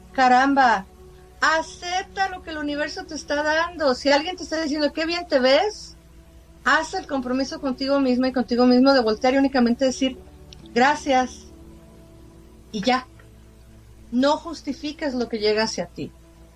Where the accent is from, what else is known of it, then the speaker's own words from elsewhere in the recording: Mexico; somos los dos somos mexicanos y tenemos esta cultura en México.